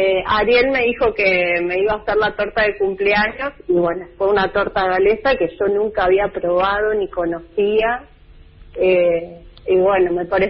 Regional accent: Buenos Aires, Argentina; born there; now in Neuquén, Argentina; yo nací en Buenos Aires

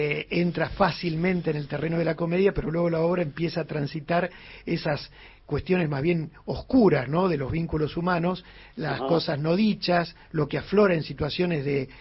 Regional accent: Buenos Aires, Argentina; born there; incluso a los que somos porteños de nacimiento, porque hay filiaciones que vienen de diferentes provincias y eso también nos identifica.

